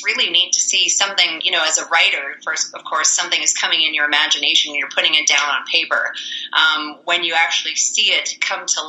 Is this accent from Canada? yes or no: yes; Canada; me living in Alberta, I'm really limited to projects that are in Alberta by, say, being Canadian